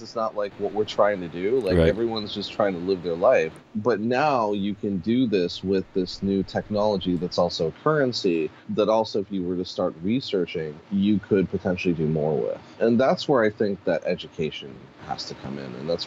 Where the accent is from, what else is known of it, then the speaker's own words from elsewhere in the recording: Pittsburgh, Pennsylvania, United States; No, I was born and raised in Pittsburgh.